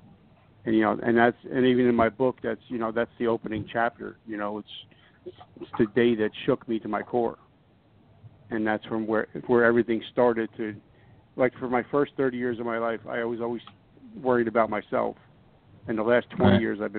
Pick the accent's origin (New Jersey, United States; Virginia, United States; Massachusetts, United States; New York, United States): New Jersey, United States; But because I grew up in New Jersey, about maybe 10 or 15 minutes away from the Twin Towers